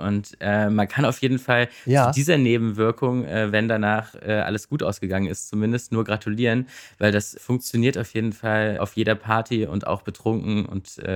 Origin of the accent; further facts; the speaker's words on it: Magdeburg, Saxony-Anhalt, Germany; meiner Heimatstadt Magdeburg